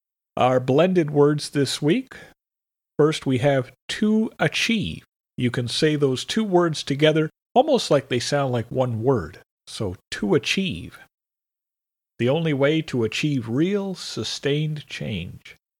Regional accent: Canada; For example, in my home country of Canada

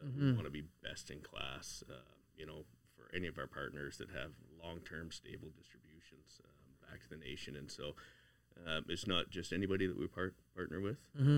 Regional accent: Sarnia, Ontario, Canada; moved away as an adult; now in Fort McMurray, Canada; Yeah, I moved here with my family back in 2007. So born and raised in Sarnia, which, of course, another oil town.

